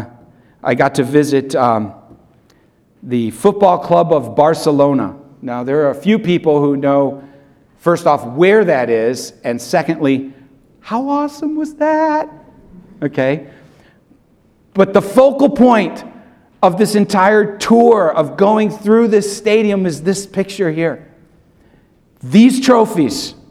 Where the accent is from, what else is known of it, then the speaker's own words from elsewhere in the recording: Toledo, Ohio, United States; Now, I grew up in the Midwest, but mainly my formative years, I would say I grew up in Toledo. And in that home, 454 Eastway Street in Toledo, we had a fireplace and we had a mantle.